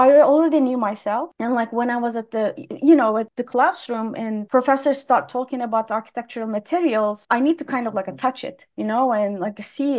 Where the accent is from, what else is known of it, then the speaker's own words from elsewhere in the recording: Istanbul, Turkey; moved away as an adult; now in United States; I came to US like 13 years ago. I'm originally from Istanbul, Turkey.